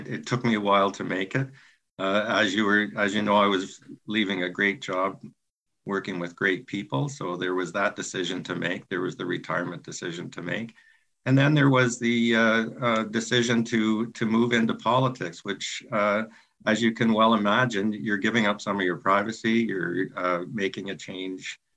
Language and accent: English; Smiths Falls, Ontario, Canada; I was born and raised here in Lanark County in the Smiths Falls area. My wife and I raised three children here.